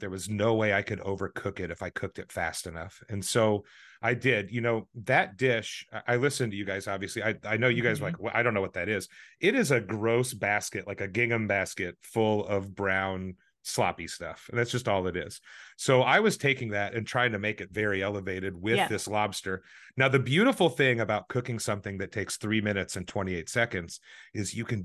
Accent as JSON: {"language": "English", "region": "Midwest", "country": "United States", "said": "I'm from the Midwest. What can I do for seafood?"}